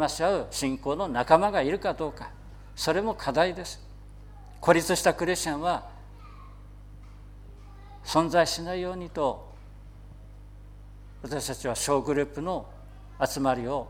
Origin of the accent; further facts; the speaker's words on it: Akita, Japan; 私のふるさとの秋田も同盟の教会がない、